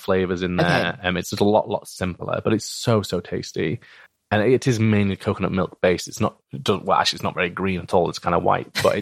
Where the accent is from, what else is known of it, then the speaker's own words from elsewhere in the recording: Bradford, Yorkshire and the Humber, United Kingdom; because I grew up in Bradford, and I don't really have a strong Yorkshire or Bradford accent